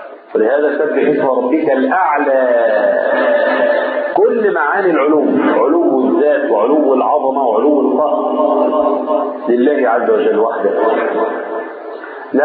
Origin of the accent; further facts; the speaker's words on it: Egypt; شوفوا مصانع الطوب عندنا في مصر من زمان